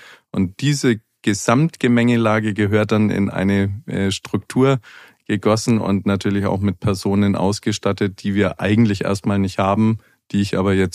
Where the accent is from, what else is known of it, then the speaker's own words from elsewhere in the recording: Nuremberg, Bavaria, Germany; In meiner Jugendzeit, ich bin selber Nürnberger